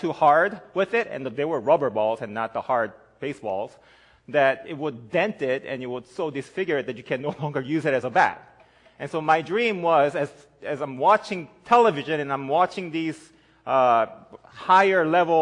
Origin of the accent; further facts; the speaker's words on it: South Korea; English is a second language; now in United States; When I was in elementary school, I grew up in South Korea.